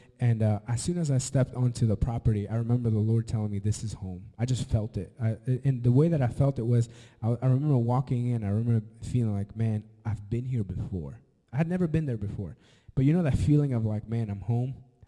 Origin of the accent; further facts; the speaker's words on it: Canada; born there; I'm Hispanic. I'm 100% Salvadorian. I was born in Canada in the freezing cold and the blizzards.